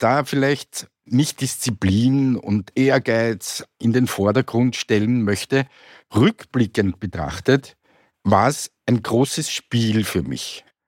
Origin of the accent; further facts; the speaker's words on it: Vienna, Austria; born there; gestartet hat meine Selbstständigkeit am 20.02.1964 mit meiner Geburt in Wien